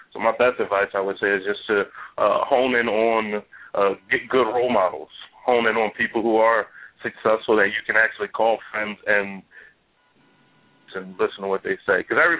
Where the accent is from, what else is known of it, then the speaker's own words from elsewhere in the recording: Philadelphia, Pennsylvania, United States; now in Naperville, United States; I grew up in Philadelphia, and we got the Italian market out there, fresh bread, and it lights up the whole city.